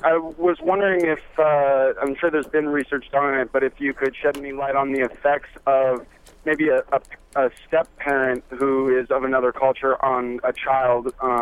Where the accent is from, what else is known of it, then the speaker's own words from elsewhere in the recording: Wisconsin, United States; also born or lived in Hollywood; When I was younger, I moved from Hollywood to the middle of the country on a farm in Wisconsin with a Native American stepfather, and all of our neighbors were Amish, and so that was like a real culture shock